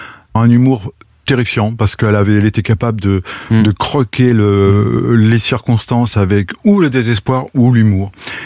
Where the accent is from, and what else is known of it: France